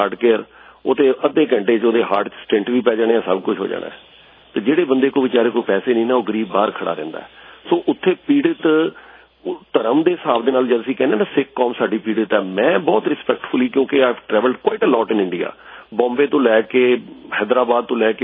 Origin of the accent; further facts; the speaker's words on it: Punjab, India; ਜਦੋਂ ਅਸੀਂ ਪੰਜਾਬ ਤੋਂ ਬਾਹਰ ਨਿਕਲੇ ਹਾਂ ਚਾਹੇ ਅਸੀਂ ਇੰਜੀਨੀਅਰਿੰਗ ਕਾਲਜ ਪੜ੍ਹੇ ਹਾਂ ਸਾਨੂੰ ਇੱਕ ਸ਼ੌਕ ਵੀ ਸੀਗਾ ਕਿ ਚਾਹੇ ਸਿਕੰਦਰਾਬਾਦ ਕਿਉਂਕਿ ਜਿੱਥੇ ਅਸੀਂ ਪੜ੍ਹੇ ਹਾਂ ਬਿੱਦਰ